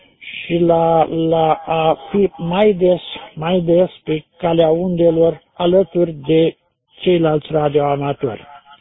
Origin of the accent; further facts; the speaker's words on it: Piatra Neamț, Neamț County, Romania; de la Piatra Neamț, în portabil pe malul lacului Bicaz.